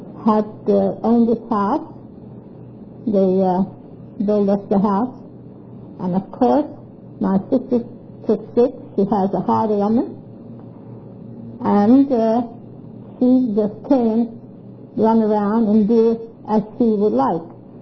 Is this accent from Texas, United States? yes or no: no; Baltimore, Maryland, United States; born there; I was born in Baltimore, Maryland, and I started to work in the clothing industry when my father had a small tailor shop